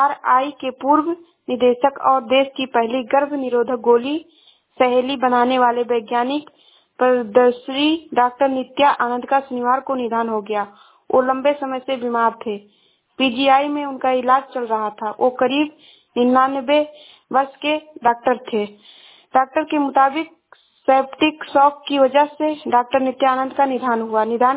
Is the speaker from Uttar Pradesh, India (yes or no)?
yes; Uttar Pradesh, India; मैं जिला श्रावस्ती से हूँ।